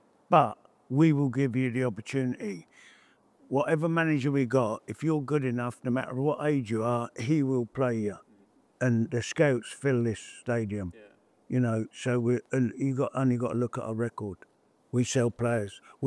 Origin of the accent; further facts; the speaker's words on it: Bedford, East of England, United Kingdom; Because I come from Bedford, I came down when I was at Birmingham and played a game